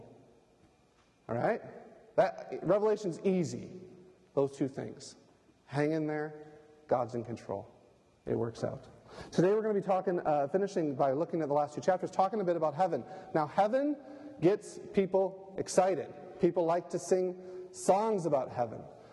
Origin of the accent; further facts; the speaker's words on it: United States; I'm an American, as you know